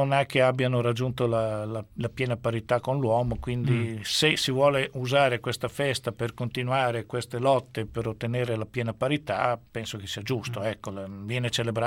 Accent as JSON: {"language": "Italian", "town": "Busto Arsizio", "region": "Lombardy", "country": "Italy", "said": "io sono di Busto Arsizio"}